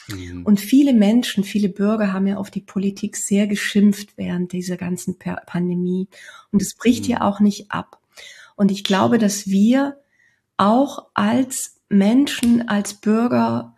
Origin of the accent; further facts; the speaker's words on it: Düsseldorf, North Rhine-Westphalia, Germany; in Düsseldorf, in meiner Heimatstadt